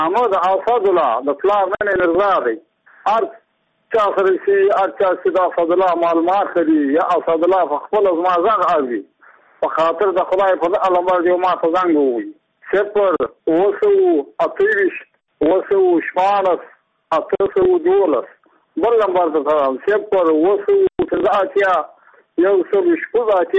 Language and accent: Pashto; Muqur, Badghis, Afghanistan; زه بخپله د بادغیس ولایت یم د مقر د ولسوالۍ یم